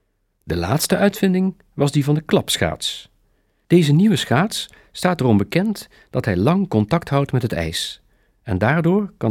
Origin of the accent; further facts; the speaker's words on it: Dokkum, Friesland, Netherlands; Ik kom uit Dokkum